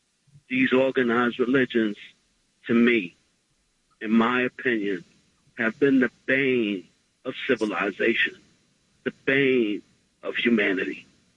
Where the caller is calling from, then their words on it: New York, United States; In Rockland County.